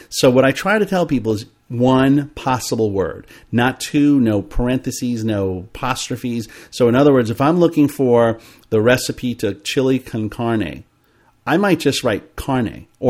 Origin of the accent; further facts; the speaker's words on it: The Bronx, New York, United States; I sent them an email with the house that we grew up in the Bronx, a satellite view of it for them to look